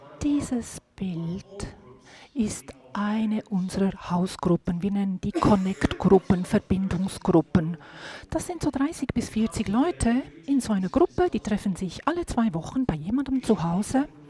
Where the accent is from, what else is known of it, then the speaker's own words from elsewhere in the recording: Nova Scotia, Canada; German is a second language; Ich bin aus Neuschottland, Kanada.